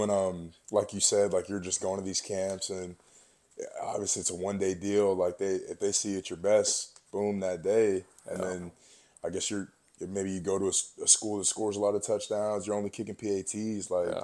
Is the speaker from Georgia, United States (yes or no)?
yes; Georgia, United States; So like I'm from Gwinnett County, and she'll be like, Decatur, it's not Atlanta.